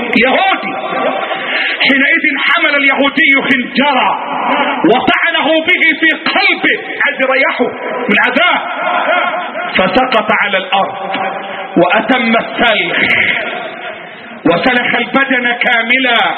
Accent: Egypt; اللهم احفظ بلدنا مصر.

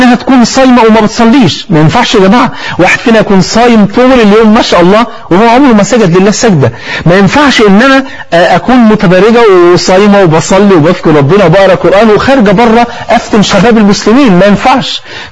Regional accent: Egypt; وانت عارف عندنا في مصر الفول فردين يعني

